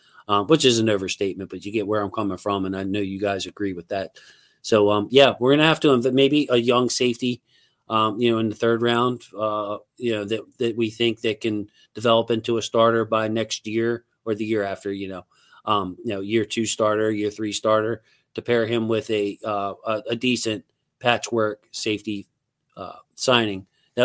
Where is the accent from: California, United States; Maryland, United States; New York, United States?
Maryland, United States; Dundalk; shout out to Dundalk. That's my hometown. That's where I am right now.